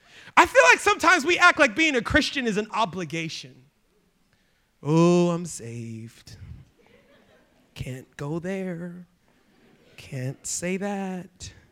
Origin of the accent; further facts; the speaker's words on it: Baltimore, Maryland, United States; I was there. I'm from Baltimore. All you can eat crabs.